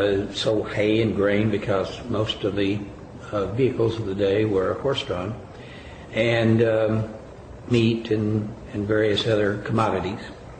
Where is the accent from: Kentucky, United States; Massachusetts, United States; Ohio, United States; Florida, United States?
Kentucky, United States; Wallens Creek; born there; I was born in Harlan County, Wallens Creek, a town of about 900 at that time.